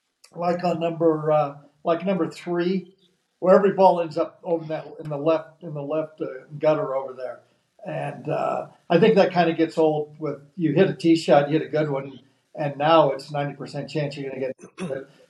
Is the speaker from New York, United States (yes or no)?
no; California, United States; And that's just from me growing up in Southern Cal and watching that golf course get exposed to the public.